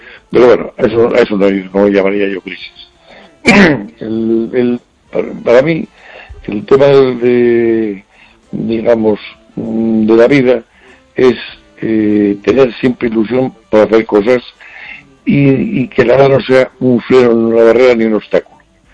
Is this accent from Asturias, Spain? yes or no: yes; Oviedo, Asturias, Spain; moved away as an adult; yo nací en Oviedo y viví allí hasta los 20 años.